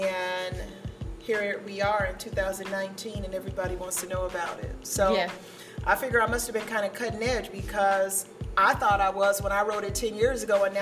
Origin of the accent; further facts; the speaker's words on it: San Bernardino, California, United States; now in New York, United States; I'm actually from California, so that's where I lived. Born and raised, bred, reared up, all of it. San Bernardino, right outside of Los Angeles. That's where I'm from.